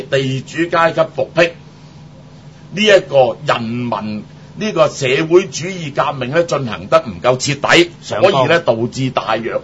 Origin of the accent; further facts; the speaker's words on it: Guangdong, China; 即係我哋鄉下，即係咪以我哋鄉下喂大佬喺珠江三角洲，只要咁富庶嘅地方都搞成咁啊！